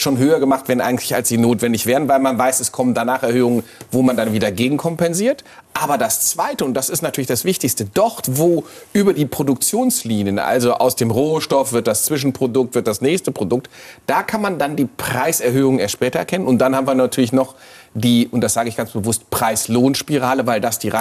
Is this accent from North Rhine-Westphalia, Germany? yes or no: yes; North Rhine-Westphalia, Germany; bei mir am Niederrhein, wo ich herkomme, habe ich eine Großstadt Krefeld mit 230.000 Einwohnern.